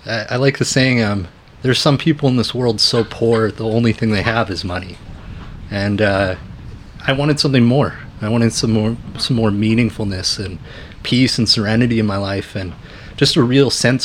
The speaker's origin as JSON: {"language": "English", "town": "Vancouver", "region": "British Columbia", "country": "Canada", "tie": "born or raised there", "said": "I'm 35 years old. I was born and raised in Kitsilano in Vancouver."}